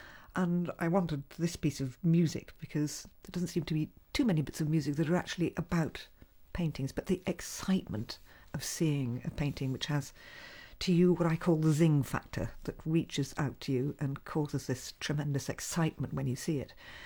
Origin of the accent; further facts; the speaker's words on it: Midlands, United Kingdom; I think I was born homesick from the sea, though I come from the Midlands.